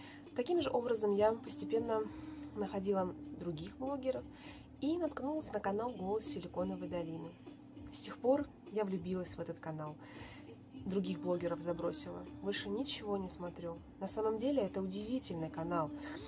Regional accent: Moscow, Russia; Мне 24 года. Я из Москвы.

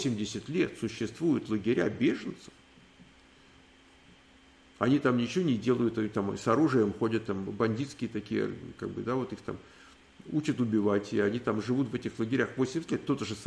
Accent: Moscow, Russia; moved away as an adult; Вот я русский, там еврейского происхождения. Вот я русский, родился в Москве всю жизнь. Там, ну и как, 34 года жил в России.

